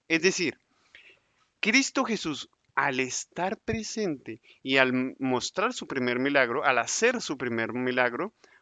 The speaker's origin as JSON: {"language": "Spanish", "country": "Colombia", "said": "en el contexto cuando lo entendemos nosotros como colombianos"}